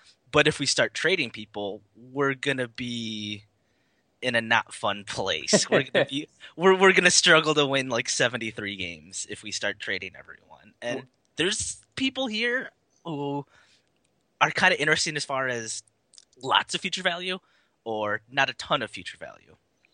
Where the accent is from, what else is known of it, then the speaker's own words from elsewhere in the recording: Michigan, United States; And then obviously, growing up in Michigan, there were a lot of Tigers fans.